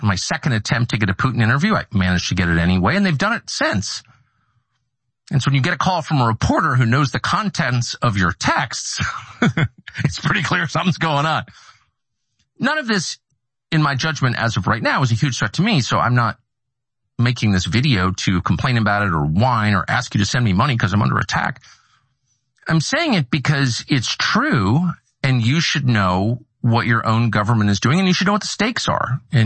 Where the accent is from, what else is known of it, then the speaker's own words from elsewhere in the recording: United States; I'm also an American. I can talk to anybody.